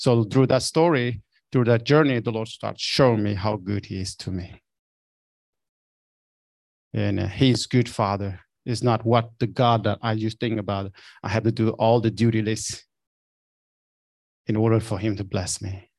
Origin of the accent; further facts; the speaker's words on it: Vietnam; English is a second language; I grew up in Vietnam